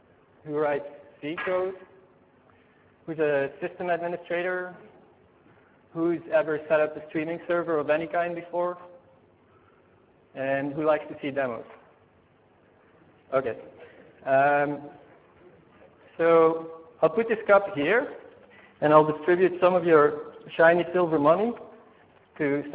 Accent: Belgium; English is a second language; now in Spain; I'm from Belgium. I work in Spain for Fluendo.

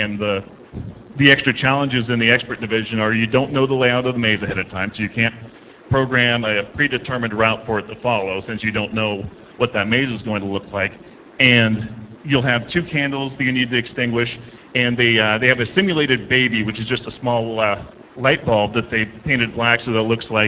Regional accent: New Hampshire, United States; I'm from New Hampshire in the United States, working for Hewlett Packard.

